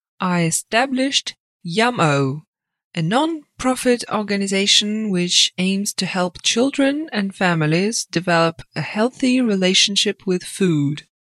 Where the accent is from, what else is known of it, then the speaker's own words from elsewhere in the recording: Lake George, New York, United States; also born or lived in Cape Cod, Massachusetts; I was born in Cape Cod, Massachusetts, and grew up in Lake George, New York.